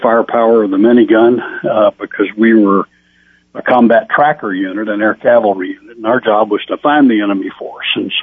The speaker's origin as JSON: {"language": "English", "region": "Arkansas", "country": "United States", "tie": "born or raised there", "said": "I grew up in Arkansas. I was a hunter."}